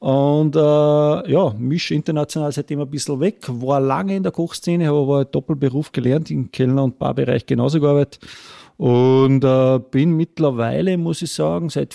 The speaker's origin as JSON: {"language": "German", "town": "Scharnstein", "region": "Upper Austria", "country": "Austria", "said": "ich komme gebürtiger wie du aus Österreich, komme eigentlich aus dem Almdal, genau aus der Gemeinde Scharnstein. Ort ist der Fichtwang. Bin aufgewachsen in der Gastronomie schon"}